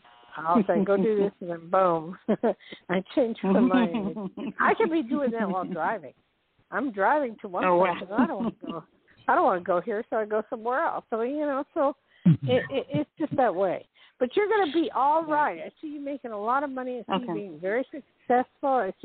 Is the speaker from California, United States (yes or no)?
no; New Jersey, United States; also born or lived in New York; I grew up in Jersey and New York.